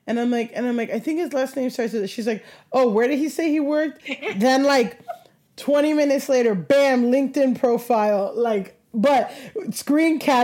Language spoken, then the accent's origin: English; Miami, Florida, United States; but I grew up in Miami and like, you know, my homegirl